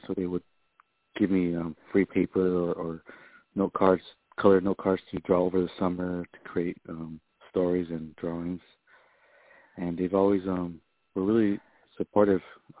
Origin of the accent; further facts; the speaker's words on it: Oceanside, California, United States; even where I grew up in Oceanside, even though there was a lot of different ethnicities in the neighborhood